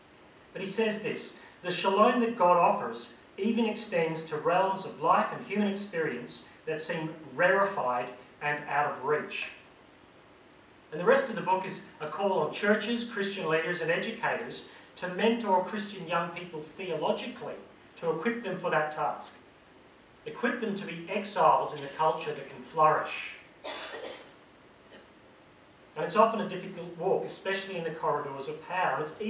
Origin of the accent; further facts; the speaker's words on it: Northern Ireland, United Kingdom; Now, I grew up in Northern Ireland.